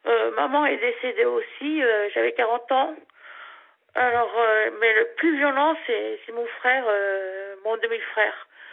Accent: Normandy, France; Je viens de Normandie.

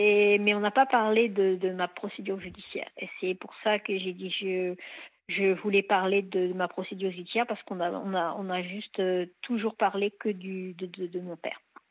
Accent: Normandy, France; Moi, je suis normande.

